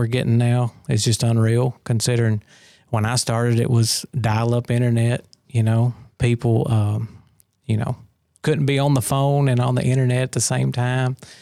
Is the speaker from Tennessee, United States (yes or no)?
yes; Smithville, Tennessee, United States; Well, I was born and raised here in Smithville, went to DeKalb County school system, fresh out of high school, and started here.